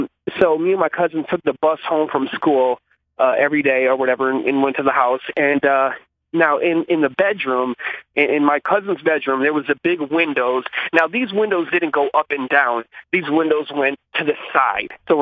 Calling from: Milwaukee, Wisconsin, United States; Hey, it's … in Milwaukee.

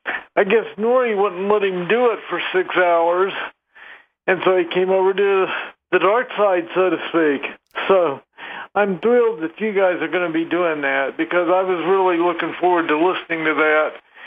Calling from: Colorado Springs, Colorado, United States; Hey, Brian … here in Colorado Springs.

